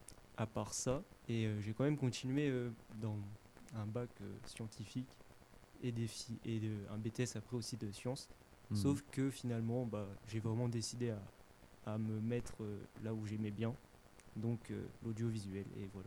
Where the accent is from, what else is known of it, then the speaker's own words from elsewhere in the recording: Orléans, Centre-Val de Loire, France; now in Élancourt, France; je viens à la base d'Orléans. Et là, je suis en première année d'études de cinéma audiovisuel à Élancourt. Donc... à côté de Versailles, 78.